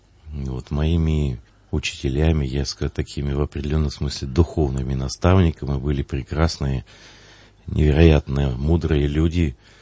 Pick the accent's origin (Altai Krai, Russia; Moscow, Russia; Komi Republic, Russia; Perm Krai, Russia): Altai Krai, Russia; Barnaul; born there; Я родился в Алтайском крае, это юго-западная Сибирь, город Барнаул.